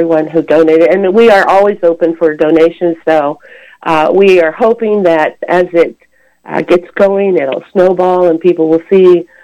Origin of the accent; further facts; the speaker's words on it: Topeka, Kansas, United States; I am from Topeka, and there's a church here in Topeka that has one.